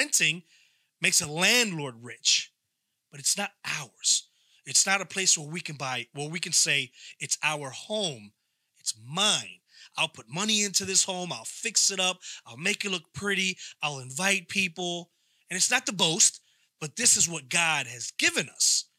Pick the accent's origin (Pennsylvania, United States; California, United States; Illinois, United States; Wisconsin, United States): Pennsylvania, United States; Philadelphia; I wanted to play for the Phillies. I'm from Philadelphia.